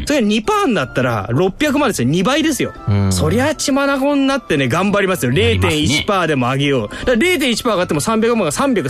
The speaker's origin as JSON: {"language": "Japanese", "region": "Gifu", "country": "Japan", "tie": "born or raised there", "said": "まあ僕の故郷岐阜県で言えばまあ"}